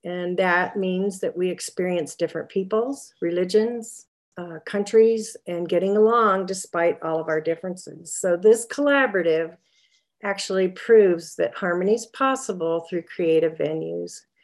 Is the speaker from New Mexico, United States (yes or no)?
yes; Albuquerque, New Mexico, United States; also born or lived in Clovis, United States; Well, I was born in Clovis Air Force Base, New Mexico. We moved every 3 years until finally we landed at Kirtland Air Force Base in Albuquerque when my dad retired.